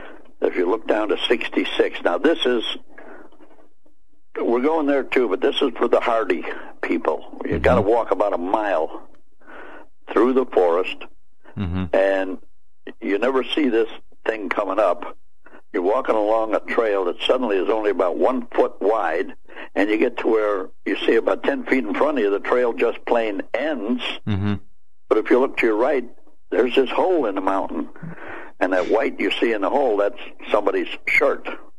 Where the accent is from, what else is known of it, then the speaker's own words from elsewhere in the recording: Ireland; I'm an Irishman.